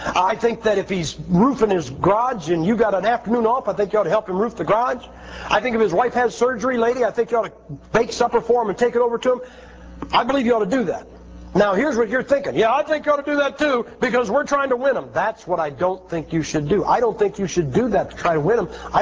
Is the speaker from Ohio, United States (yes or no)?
yes; Ohio, United States; You guys know I'm from Ohio.